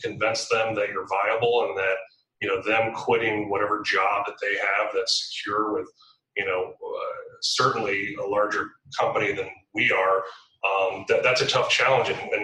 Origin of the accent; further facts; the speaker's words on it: Chicago, Illinois, United States; I grew up in Chicago